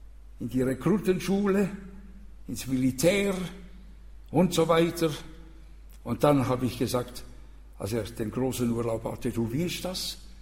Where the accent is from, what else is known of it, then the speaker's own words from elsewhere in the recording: Switzerland; Das ist ein Staat im Staat bei uns in der Schweiz.